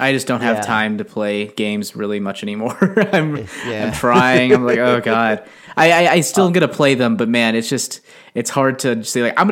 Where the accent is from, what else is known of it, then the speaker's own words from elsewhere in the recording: United States; as an American who was freaking raised and taught Western style storytelling